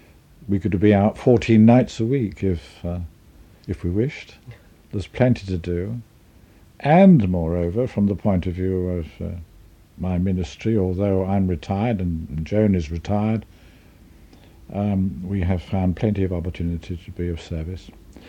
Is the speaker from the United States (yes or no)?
no; London, United Kingdom; born or raised there; also born or lived in West Hartlepool